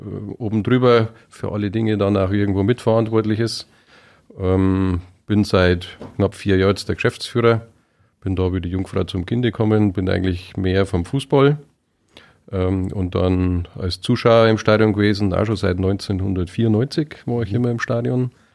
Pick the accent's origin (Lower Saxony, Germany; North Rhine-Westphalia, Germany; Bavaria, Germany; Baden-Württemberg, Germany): Bavaria, Germany; Munich; born there; Ja, bin gebürtiger Münchner, wenn man vielleicht immer noch ein bisschen hört, kein eingeborener Oberpfälzer.